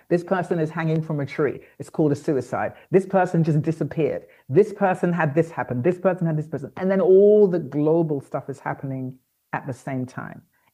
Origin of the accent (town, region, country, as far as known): London, United Kingdom; born or raised there; also born or lived in New York; now in Accra, Ghana